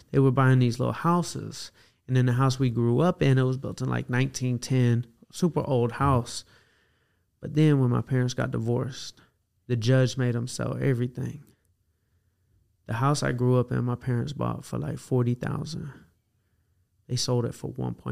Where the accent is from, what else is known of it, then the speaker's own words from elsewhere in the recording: Atlanta, Georgia, United States; Atlanta, Georgia, man. I grew up in Atlanta. My dad was a blues musician.